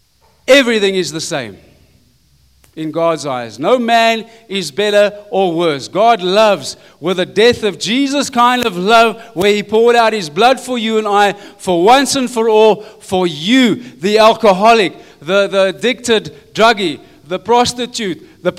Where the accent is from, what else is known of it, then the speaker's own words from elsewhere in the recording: Potchefstroom, North West, South Africa; ek is Afrikaner. I grew up in Potchefstroom, but I went to English school, okay? And I speak French. Parlez-vous français? We can speak that as well, and a bit of Fanagalo, okay?